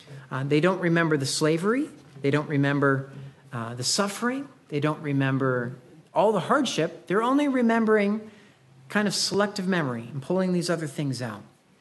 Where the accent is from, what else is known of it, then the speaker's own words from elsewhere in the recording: Pacific Northwest, United States; And I love the sunshine days, and I'm from the Northwest, and so maybe rain doesn't discourage me as much as some other people who sometimes maybe move here.